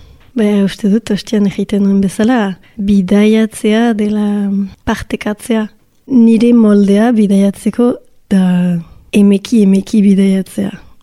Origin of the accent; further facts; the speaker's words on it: Bayonne, Nouvelle-Aquitaine, France; Baionan sortu nintzen eta ogoi urte arte Baionan bizi nintzen.